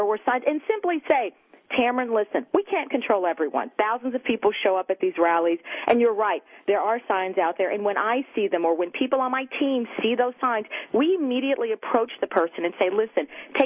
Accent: Texas, United States; I grew up in Texas. My dad was a master sergeant in the Army. My mom is an educator.

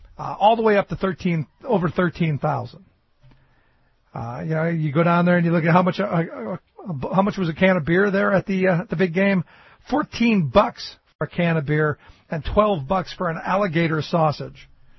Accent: Cleveland, Ohio, United States; growing up in Cleveland, I remember this whole story very vividly

